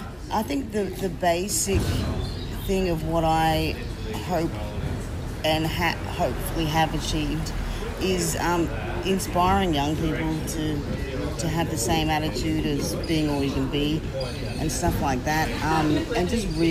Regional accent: Newcastle, New South Wales, Australia; now in Cairns, Australia; I am based in Cairns. I grew up in Newcastle, but I live back in Cairns again now. My mob's Cubby Cubby from Southeast Queensland.

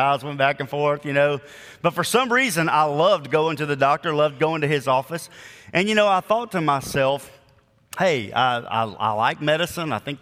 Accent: Decatur, Alabama, United States; as I was a child and I grew up in Decatur, Alabama, we had a doctor there.

